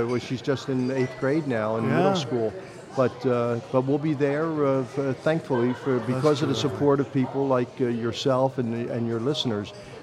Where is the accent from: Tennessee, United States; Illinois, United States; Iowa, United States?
Illinois, United States; Chicago; when I tell them I'm from Chicago